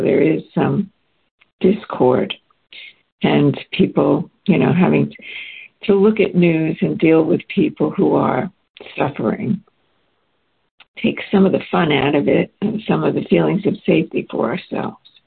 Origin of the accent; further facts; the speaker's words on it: New York, United States; I mean, as a New Yorker, I stopped going out and about on New Year's Eve